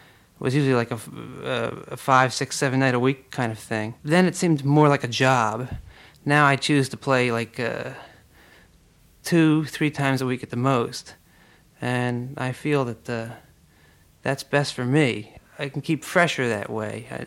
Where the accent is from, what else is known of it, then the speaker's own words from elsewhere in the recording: Trenton, New Jersey, United States; I grew up in an urban area. I'm from Trenton, New Jersey. Joined the Musicians Union at about 12 years old